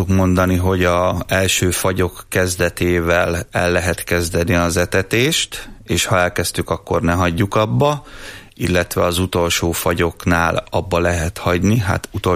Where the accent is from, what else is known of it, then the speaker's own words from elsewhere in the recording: Miskolc, Borsod-Abaúj-Zemplén, Hungary; én itt Miskolcon az Avason nőttem fel, tehát annyira nem természetbarát hely, de azért végül is zöld rész